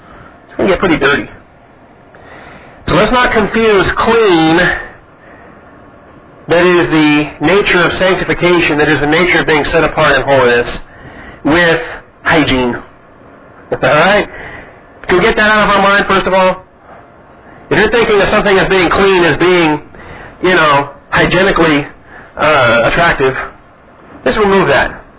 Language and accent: English; Washington, United States; now in Texas, United States; I mean, I grew up in Washington. Maybe I got to illustrate this. If you grow up here in Texas and you don't have a whole lot of fireplaces, you don't build a whole lot of fires.